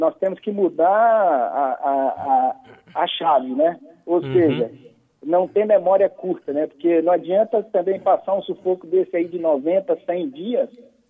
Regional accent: Belo Horizonte, Minas Gerais, Brazil; now in Salvador, Brazil; teve Belo Horizonte, que é a minha cidade natal, ela também teve uma flexibilização grande, né?

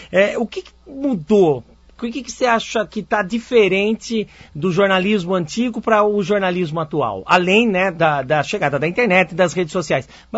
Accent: Piracicaba, São Paulo, Brazil; Eu sou lá de Piracicaba

